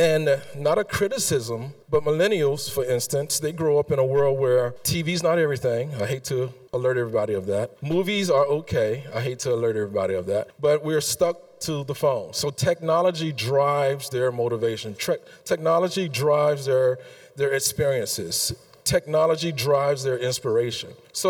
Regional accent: the South, United States; So I grew up in the South, and I went to a lot of churches, and I looked up to preachers on stage.

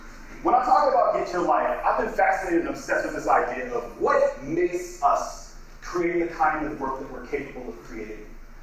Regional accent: Brooklyn, New York, United States; But I grew up in Brooklyn, New York. Actually, a couple blocks away from

